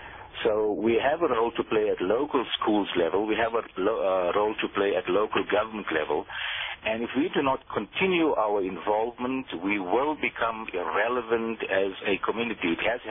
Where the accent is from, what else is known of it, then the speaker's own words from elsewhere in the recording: South Africa; And we as South African Muslims, we are spread across the country, and we need to take a greater level of involvement at local government level.